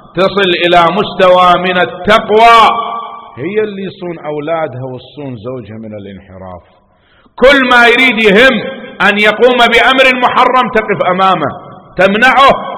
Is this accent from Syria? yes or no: no; Najaf, Najaf Governorate, Iraq; أنا شايف في العراق عندنا في النجف